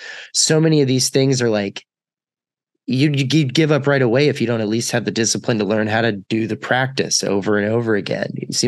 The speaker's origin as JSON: {"language": "English", "region": "Texas", "country": "United States", "tie": "born or raised there", "said": "I think about growing up in Texas and being into hip hop."}